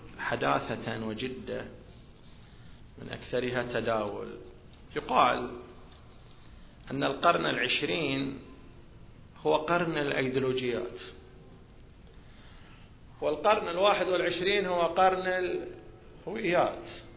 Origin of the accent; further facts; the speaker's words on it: Al-Qarah, Eastern Province, Saudi Arabia; أنا عربي، وفي ذات الوقت أنا مسلم، وفي ذات الوقت أنا سعودي، وفي ذات الوقت أنا حساوي، وفي ذات الوقت أنا من القارة.